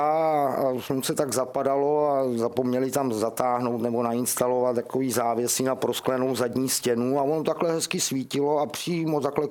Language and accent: Czech; Hradec Králové, Hradec Králové Region, Czechia; Mimochodem rodák z Hradce Králové, ano. Jako já.